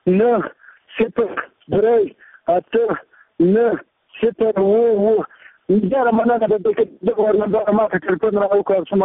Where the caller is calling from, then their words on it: Paktika, Afghanistan; زه د پکتیکا ولایت دی اخیله ولسوالۍ اوسیدونکی یم.